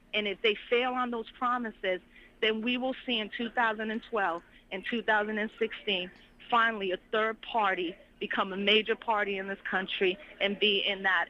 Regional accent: New York, United States; I think I'm from New York. I know what Wall Street looks like.

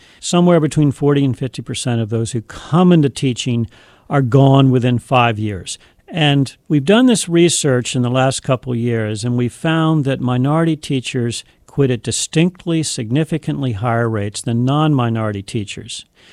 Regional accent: Pennsylvania, United States; and then moved back east. I grew up near Philadelphia.

